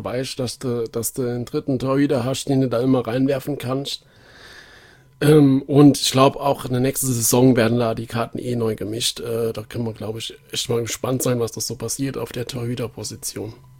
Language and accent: German; Nuremberg, Bavaria, Germany; gerade als Nürnberger